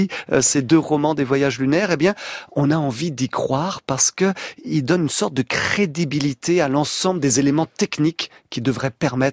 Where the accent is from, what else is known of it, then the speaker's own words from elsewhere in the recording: Nantes, Pays de la Loire, France; Je suis nantais, tout comme Jules Verne.